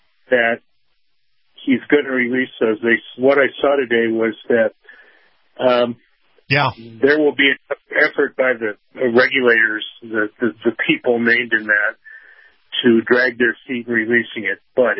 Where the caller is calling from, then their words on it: Pleasant Grove, Utah, United States; I'm calling from Pleasant Grove, Utah.